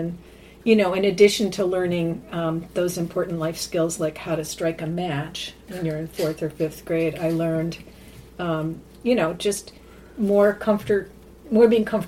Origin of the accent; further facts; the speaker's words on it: Rotterdam, New York, United States; also born or lived in Saratoga County; So I was born in Schenectady, in little community of Rotterdam.